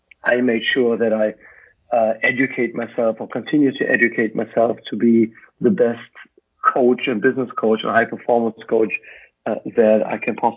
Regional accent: Germany; first language German; English is a second language; I think my English is better than my German at this point. Yeah, I was born and raised in Germany. You detected my accent.

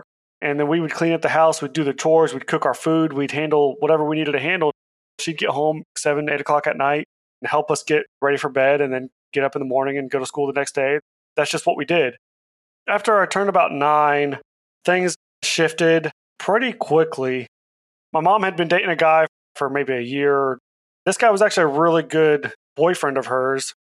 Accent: Lima, Ohio, United States; I was born and raised in Lima, Ohio, which is Northwest Ohio. There's nothing but corn fields up there.

